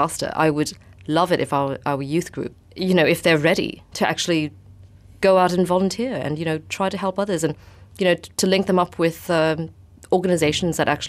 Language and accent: English; Malaysia; I mean, you know, I'm Malaysian and I'm the director, but actually I'm the only Malaysian who's really working so far.